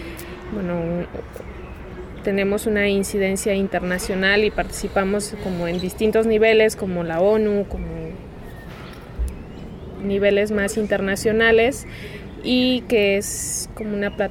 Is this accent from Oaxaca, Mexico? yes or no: yes; Oaxaca, Mexico; soy de Oaxaca, soy mija zapoteca.